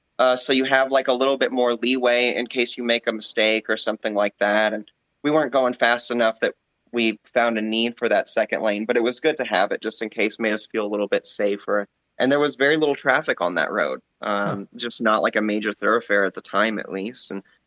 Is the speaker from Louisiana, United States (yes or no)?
no; Houston, Texas, United States; because I grew up in Houston and on the side of Houston, the Clear Lake side, actually, where JSC is, Johnson Space Center.